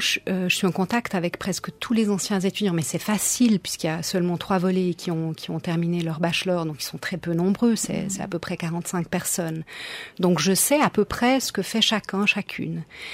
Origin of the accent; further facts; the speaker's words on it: Romandy, Switzerland; Moi, je suis romande dans un institut qui est à majorité germanophone.